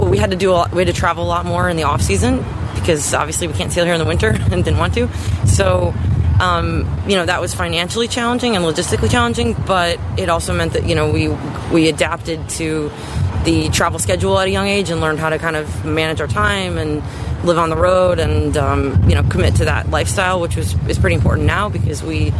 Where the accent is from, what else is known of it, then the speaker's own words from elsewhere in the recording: Wilmette, Illinois, United States; I'm from Wilmette, Illinois, and I sail the 49er FX.